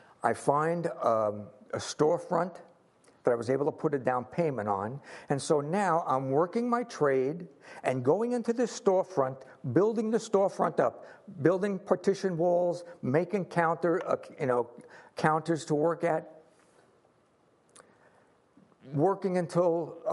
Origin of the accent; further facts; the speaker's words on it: New York, United States; I said, "Well, I'm from New York, out on Long Island."